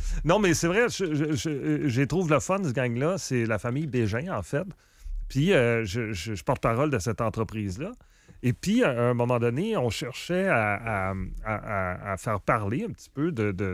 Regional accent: Montreal, Quebec, Canada; S'apparais-tu que je viens de Montréal?

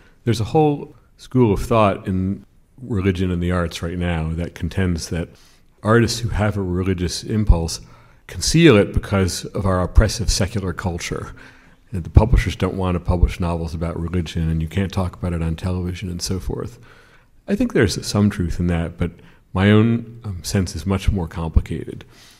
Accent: Albany, New York, United States; And I grew up in Albany, or in a suburb of Albany

